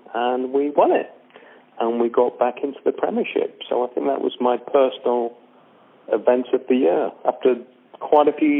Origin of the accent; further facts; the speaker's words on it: England, United Kingdom; Being an Englishman, I like hot tea with milk and sugar